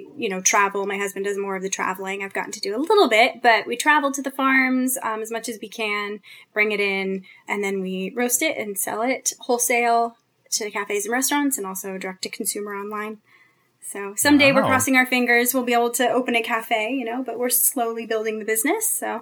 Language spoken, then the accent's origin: English; San Jose, California, United States; I'm from San Jose. And so I was ready to come out and be closer to family.